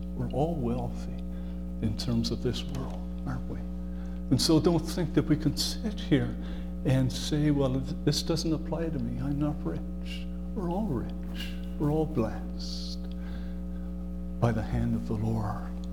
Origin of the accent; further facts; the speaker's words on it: England, United Kingdom; I grew up in England and it was damp and so on.